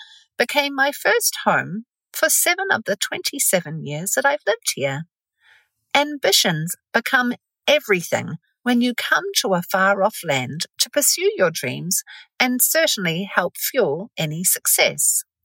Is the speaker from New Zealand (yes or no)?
yes; New Zealand; moved away as an adult; also born or lived in Tokyo, Japan; now in United States; I'm a New Zealander who came to the US in 1996 in my mid-20s on a one-way ticket, not from New Zealand though. I came here from Tokyo, Japan, where I'd worked for almost 5 years.